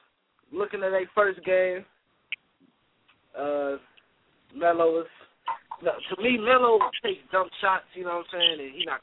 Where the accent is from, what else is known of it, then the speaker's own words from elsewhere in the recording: Cleveland, Ohio, United States; I'm from Cleveland, so... I'm going to say some New York cats.